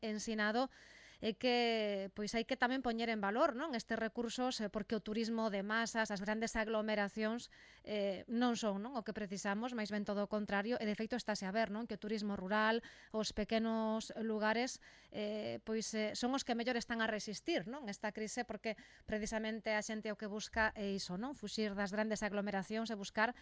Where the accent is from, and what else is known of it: Galicia, Spain